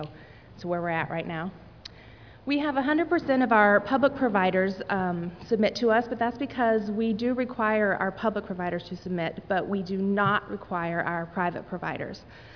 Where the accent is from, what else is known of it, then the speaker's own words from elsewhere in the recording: Oregon, United States; I am from Oregon